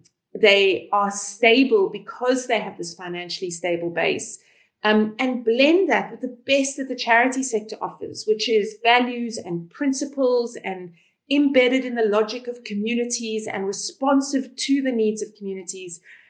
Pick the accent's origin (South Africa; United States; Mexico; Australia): South Africa; I'm South African